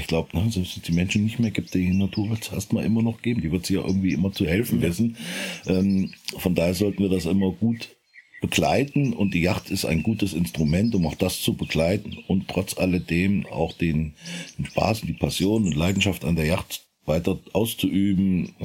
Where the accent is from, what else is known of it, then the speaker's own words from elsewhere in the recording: Hesse, Germany; Wir haben leider bei uns in Nordhessen nicht mehr die großen Niederwildstrecken wie früher